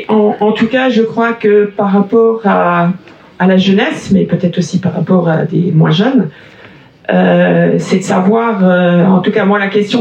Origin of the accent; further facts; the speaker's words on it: Grand Est, France; moi, je viens d'Alsace, du Bas-Rhin, du lycée Adrien Zeller à Bouxwiller, où il y avait une forte communauté juive dans différentes communes.